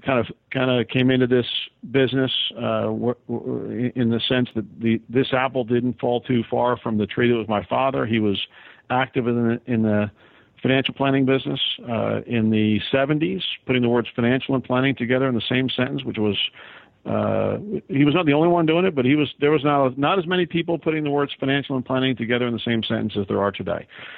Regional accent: Northeast, United States; now in Tampa, United States; So I'm in Tampa, Florida, moved here. First chance I got a chance to decide where I wanted to live. Was born and raised in the Northeast.

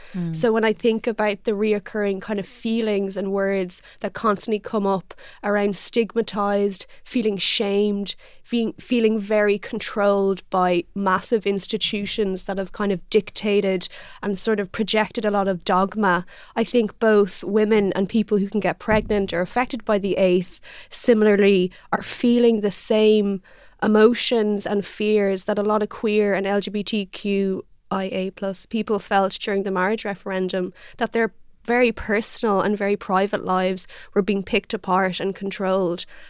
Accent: Ireland; I think that's something as Irish people that we all have in common

